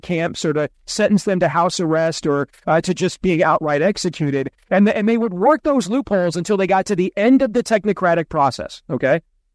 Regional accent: Iowa, United States; We did one in my home state of Iowa.

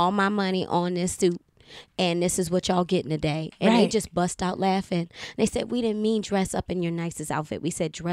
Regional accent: Baltimore, Maryland, United States; And I said, girl, no, I'm from Baltimore.

